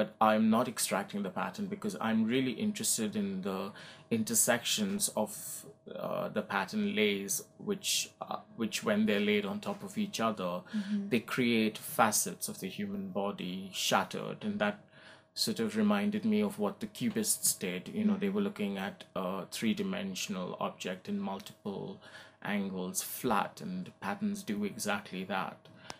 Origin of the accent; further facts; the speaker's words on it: India; because I come from India and it's the first time my work's going to be shown in my home country on such a grand scale.